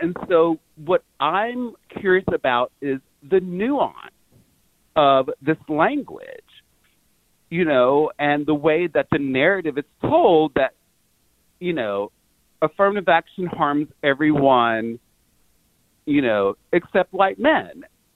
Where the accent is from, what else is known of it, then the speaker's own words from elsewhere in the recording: Tennessee, United States; but I'm from Tennessee originally, so he stayed in Tennessee as well.